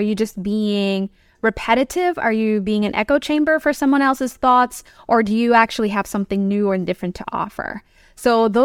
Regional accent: Philippines; I grew up in the Philippines, and we don't have fall.

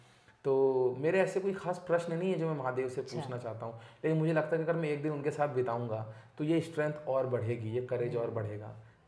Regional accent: Haldwani, Uttarakhand, India; मैं हल्द्वानी में पैदा हुआ और हल्द्वानी में मैंने उस माहौल में लिखना, पढ़ना, सिनेमा रिव्यूज़ ये सब शुरू करे

